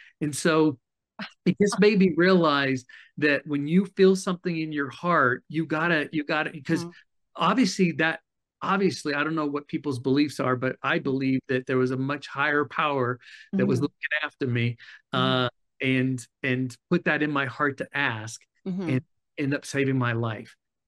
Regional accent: Germany; But I grew up in Germany. I knew we weren't going to war with the Soviets anytime soon.

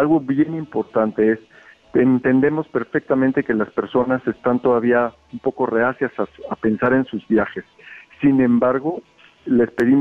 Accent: Mexico; los que nos están dando son ellos a nosotros como mexicanos

